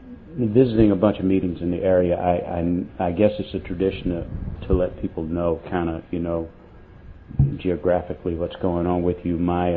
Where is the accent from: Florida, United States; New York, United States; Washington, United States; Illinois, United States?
Florida, United States; Miami; I grew up in a section called Liberty City, not very well known for, you know, good living right now. But at the time I grew up in Liberty City in Miami